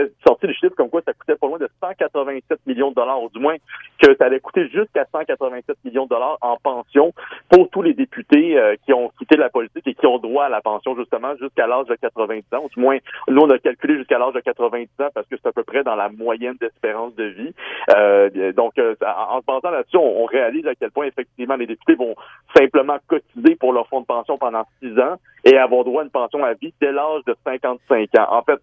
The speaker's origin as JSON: {"language": "French", "town": "Laval", "region": "Quebec", "country": "Canada", "said": "il annonce quand même une bonne température, du moins dans mon coin de pays à Laval"}